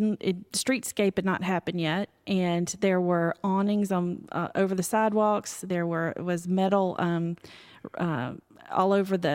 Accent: Alabama, United States; I'm from Alabama, so I didn't discover it until I was

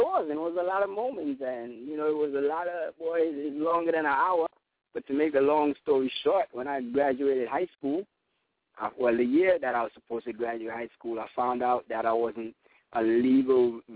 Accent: Antigua & Barbuda; I grew up in Antigua, so that's predominantly soca.

